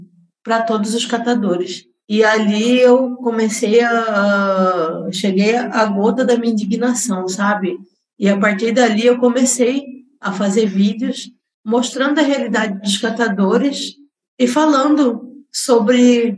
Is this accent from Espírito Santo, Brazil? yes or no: no; Mato Grosso do Sul, Brazil; now in São Paulo, Brazil; Eu vim do Mato Grosso do Sul e eu sou designer gráfico, então, assim, eu vim para São Paulo sem conhecer nada, sem conhecer ninguém.